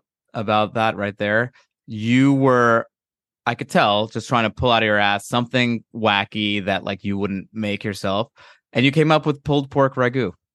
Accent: East Coast, United States; Really? Well, I grew up on the East Coast, so I guess that's why I didn't flag it.

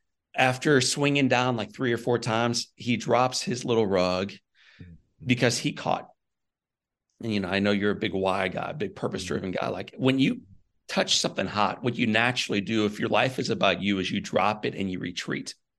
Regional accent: Missouri, United States; I'm from Missouri.

